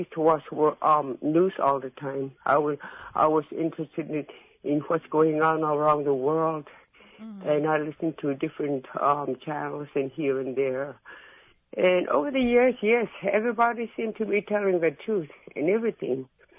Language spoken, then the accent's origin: English; Alaska, United States; I'm an Alaskan. I was born in Alaska all my life, 70 years old